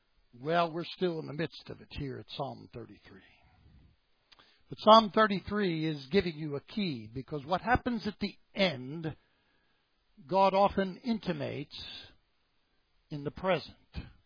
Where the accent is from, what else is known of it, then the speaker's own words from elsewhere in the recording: Uniontown, Pennsylvania, United States; That's actually the birth date of my hometown, Uniontown, Pennsylvania.